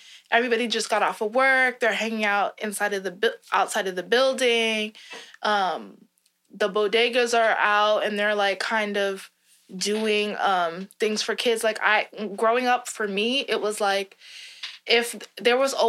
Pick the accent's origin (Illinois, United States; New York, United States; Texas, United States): New York, United States; Flatbush; Like, I would go to, like, delis and bakeries that I've went to since I was a child because I grew up on Flatbush, and it's just, like, they know you, and they would just give you stuff.